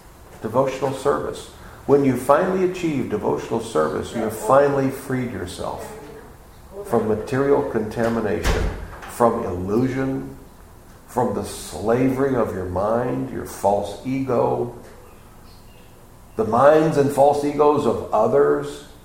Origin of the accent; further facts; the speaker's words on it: Texas, United States; I'm from Texas.